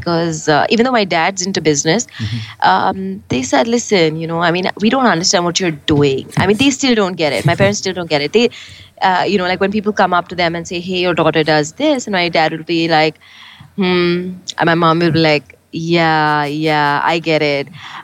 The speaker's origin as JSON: {"language": "English", "country": "India", "said": "as urban Indian working parents, we're spending about 60-70% in front of a digital device."}